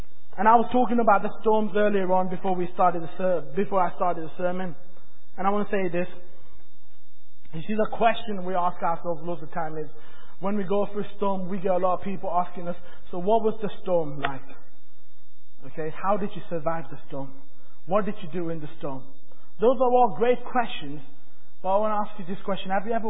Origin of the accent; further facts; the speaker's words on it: London, United Kingdom; also born or lived in Nepal; now in Doncaster, United Kingdom; I was brought up in London. I didn't see myself moving to Doncaster. I was born in Nepal, but then I moved to London.